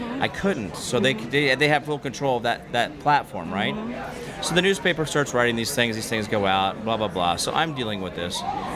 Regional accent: Kansas, United States; So my show's in Connecticut. It sounds kind of weird. I'm from Kansas.

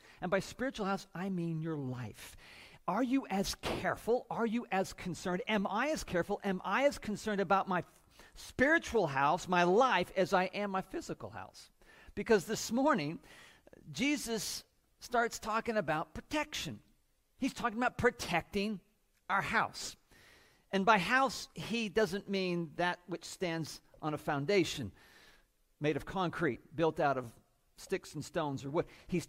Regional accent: Houston, Texas, United States; moved away; And we came here from Houston, Texas.

